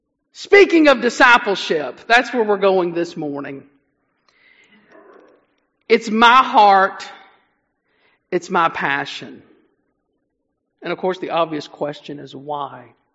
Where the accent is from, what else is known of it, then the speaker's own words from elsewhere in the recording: Georgia, United States; I'm originally from Sand Mountain over in Dade County.